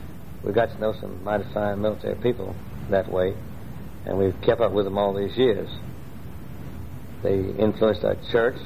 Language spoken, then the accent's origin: English; Jacksonville, United States; I was born in Jacksonville in 1931. We're living now in the house that I was born in. It was built by my grandfather in 1890.